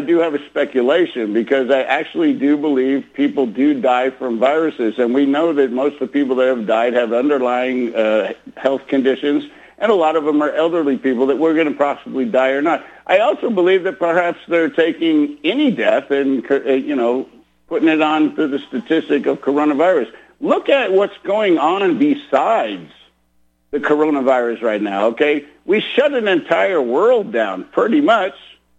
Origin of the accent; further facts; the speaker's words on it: Texas, United States; now in California, United States; from Texas, but I'm working in California right now